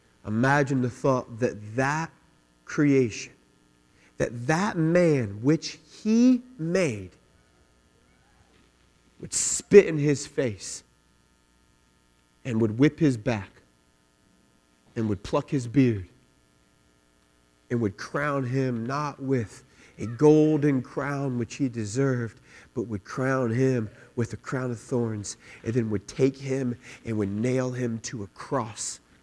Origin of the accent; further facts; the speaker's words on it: Long Beach, California, United States; I'm from Long Beach, we say that positively, right?